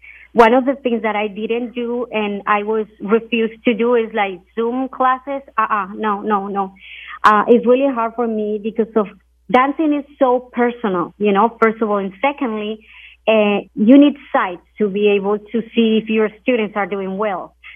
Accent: Bogota, Bogotá, Colombia; English is a second language; moved away as an adult; now in United States; I am from Colombia originally, from Bogota, the capital of Colombia. And I've been here in the United States for like probably almost 20 years now.

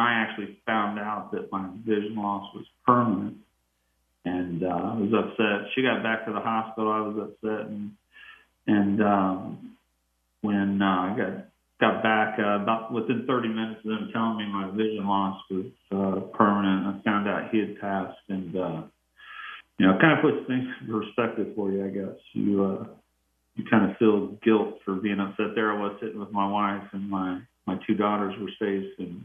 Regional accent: Indianapolis, Indiana, United States; So I was born in Indianapolis, raised here, and then after high school, I went off and into the Army.

